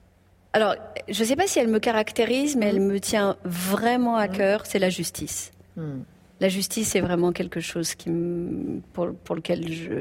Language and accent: French; Paris, Île-de-France, France; je suis parisienne, donc objectivement ça me gonfle.